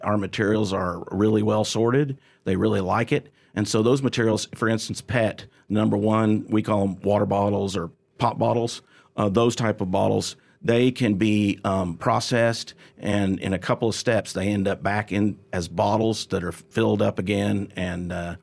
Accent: Tulsa, Oklahoma, United States; I'm from Tulsa, so oil is in the blood around here. And so I worked in the oil and gas industry for a company here in Tulsa for a long time

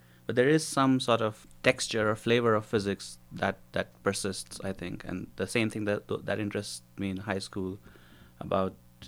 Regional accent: India; So I grew up in India, and so around your age, I was doing my high school in India.

